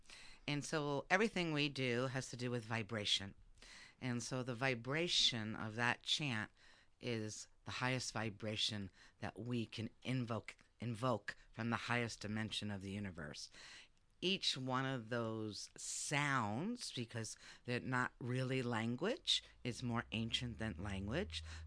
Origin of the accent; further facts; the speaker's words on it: New York City, New York, United States; accent: New York City; also born or lived in Los Angeles; now in Reno, United States; I moved to Reno, and actually, my accent's from New York City, yeah. Brooklyn, the best pizza in the world. Then I went to Los Angeles, and that's how I migrated to Reno.